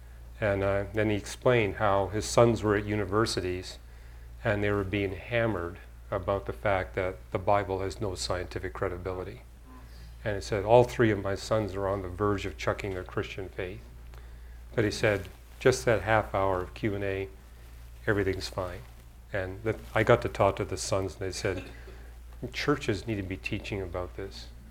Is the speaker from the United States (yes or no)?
no; Canada; I had some credibility as a Canadian, because I got to share with them, my story of coming to Christ in Canada